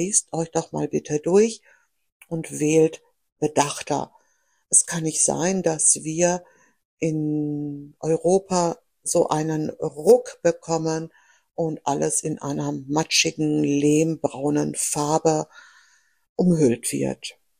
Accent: Greece; born there; German is a second language; denn ich bin gebürtige Griechin und ich habe mich nicht keinen deutschen Ausweis, keinen deutschen Pass. Ich empfand das auch nie als notwendig, denn ich spreche die Sprache perfekt

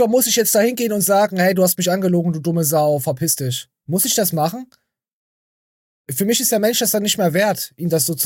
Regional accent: Thuringia, Germany

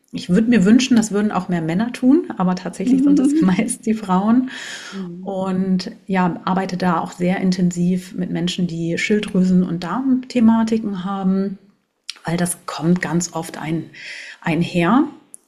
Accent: Hanover, Lower Saxony, Germany; ich komme aus Hannover, lebe dort mit meinem Lebenspartner zusammen.

